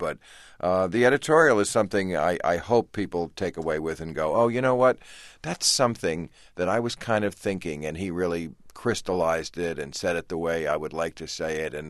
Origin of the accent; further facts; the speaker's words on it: Ireland; I'm Irish, you know. Irish people get mad at anything.